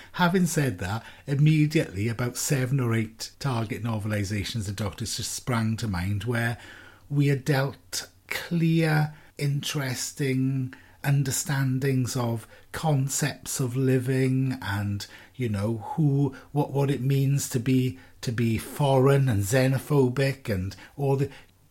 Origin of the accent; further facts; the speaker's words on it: Wales, United Kingdom; I'm being Welsh.